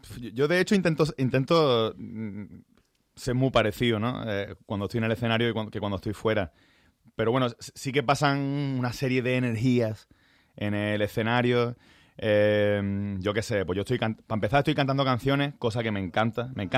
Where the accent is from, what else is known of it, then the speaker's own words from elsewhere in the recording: Málaga, Andalusia, Spain; now in Madrid, Spain; porque Madrid al final es mi ciudad, por más que yo soy de Málaga, pero yo llevo aquí viviendo... No sé, yo creo que ya va para 16, 17 años que vivo aquí